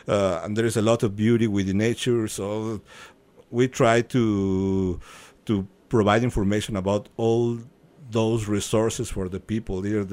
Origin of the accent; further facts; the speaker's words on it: Mexico City, Mexico; I come from Mexico City, and even if we have big museums there